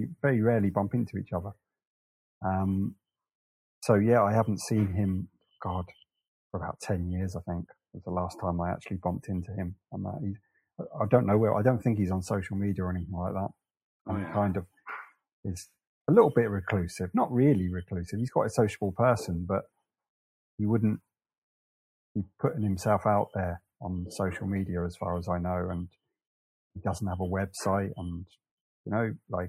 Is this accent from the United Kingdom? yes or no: yes; Portsmouth, South East England, United Kingdom; born there; moved away as an adult; I was born in Portsmouth in the south coast of England.